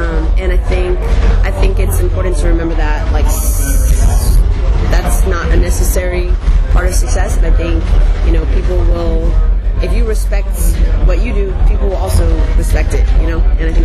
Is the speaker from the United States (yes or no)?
yes; Illinois, United States; There's a radio station where I grew up outside Chicago called B96.